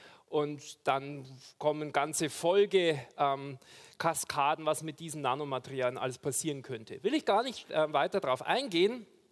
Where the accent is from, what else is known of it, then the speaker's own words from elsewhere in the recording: Regensburg, Bavaria, Germany; born there; also born or lived in Chicago; Ich bin gebürtiger Regensburger. Ich habe in Regensburg Biochemie studiert, habe mich dann Richtung USA aufgemacht, um da einige Jahre in Chicago zu arbeiten.